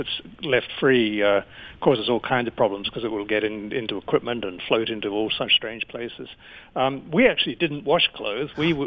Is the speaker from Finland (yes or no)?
no; Adelaide, South Australia, Australia; moved away as an adult; now in United States; I was born and raised in Adelaide, but I subsequently moved to the United States